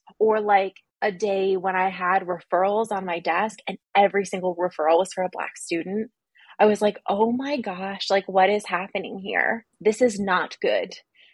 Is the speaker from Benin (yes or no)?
no; Singapore; growing up abroad, I grew up in Singapore, which was a place that was actively colonized.